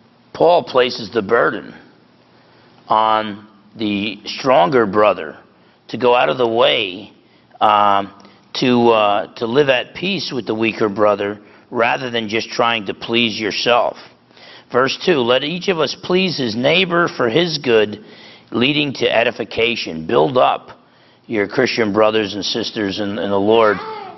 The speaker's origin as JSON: {"language": "English", "region": "New Jersey", "country": "United States", "tie": "born or raised there", "said": "It's just like when you were growing up. I was growing up in Jersey."}